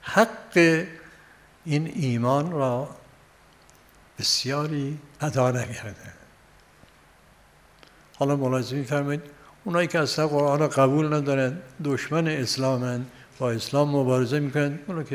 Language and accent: Persian; Yazd, Iran; من نه یزدی هستم. یزد یکی از شهرهای مذهبی ایران معروفی، یعنی دارالعباده این هست.